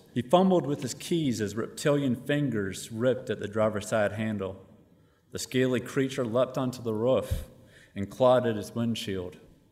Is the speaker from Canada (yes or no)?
no; Bishopville, South Carolina, United States; I'm from Lee County, South Carolina, Bishopville, home of the Lizard Man.